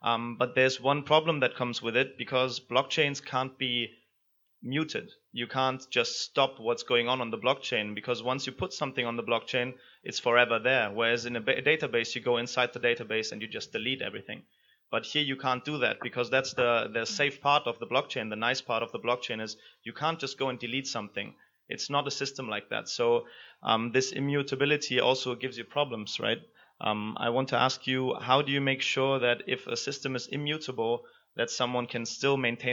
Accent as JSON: {"language": "English", "country": "Germany", "second_language": "English", "said": "I'm from Germany myself"}